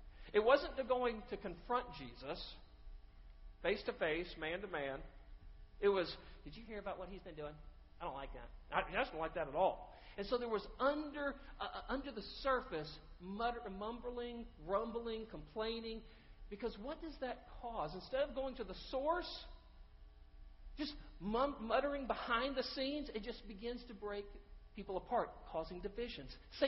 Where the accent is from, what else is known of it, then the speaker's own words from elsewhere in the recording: Texas, United States; When I grew up in Texas, it was people from Arkansas.